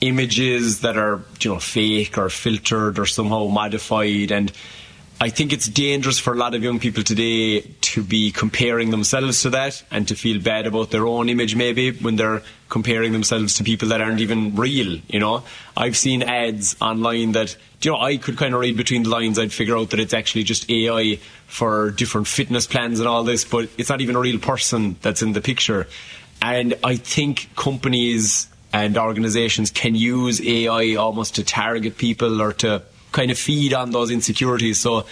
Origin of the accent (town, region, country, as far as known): Ireland